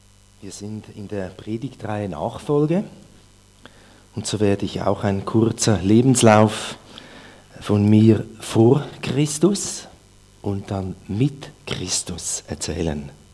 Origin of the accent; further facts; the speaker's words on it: Nussbaumen, Aargau, Switzerland; Aufgewachsen bin ich in Nussbaumen mit zwei Brüdern.